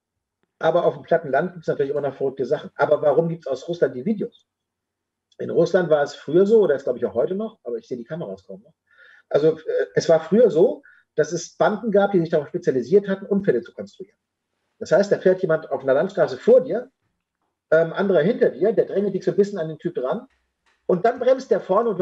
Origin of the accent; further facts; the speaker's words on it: Northern Germany, Germany; Also wie gesagt, ich komme aus Norddeutschland.